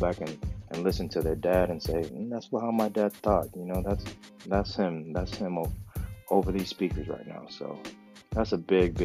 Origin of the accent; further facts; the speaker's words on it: Hawthorne, California, United States; also born or lived in Venice / Inglewood; And I'm Polynesian, I'm Hawaiian. I grew up in Hawthorne and in LA, Hawthorne, Venice, Inglewood. I grew up around Tongans.